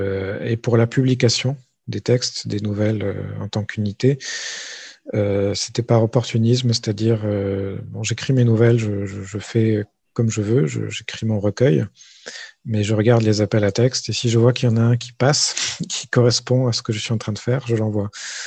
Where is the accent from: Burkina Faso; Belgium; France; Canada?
Belgium; Brussels, Brussels-Capital Region; j'ai grandi à Bruxelles, pas loin d'un musée colonial, mais vraiment colonial